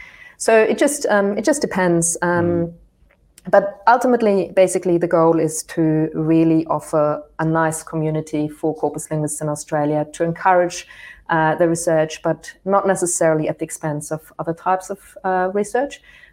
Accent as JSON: {"language": "English", "country": "Germany", "tie": "born or raised there", "second_language": "English", "said": "I mean, so I grew up in Germany, and as a teenager, I still remember one of the very few ways in which I could encounter English language was actually through television."}